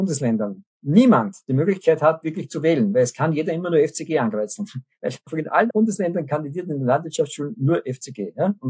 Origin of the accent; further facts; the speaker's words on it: Statzendorf, Lower Austria, Austria; auch meiner Heimatgemeinde Statzendorf, wo ich herkomme.